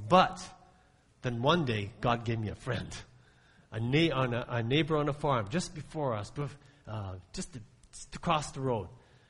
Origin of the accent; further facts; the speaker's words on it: Coaldale, Alberta, Canada; You know, when I was growing up, I grew up in Coaldale. We lived on a farm just outside of Coaldale. And I was this skinny little scrawny Japanese kid, you know, riding on a school bus to school.